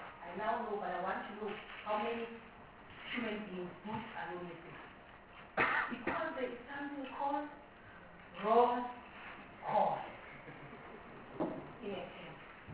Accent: South Africa; look, we are South African, and there are certain things that we need to look into.

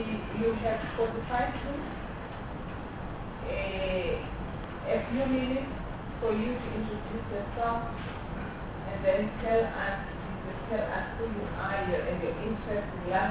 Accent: Eastern Cape, South Africa; English is a second language; I'm from the Eastern Cape. My mother's family is in Kosovo. In the Eastern Cape, I come from a single village.

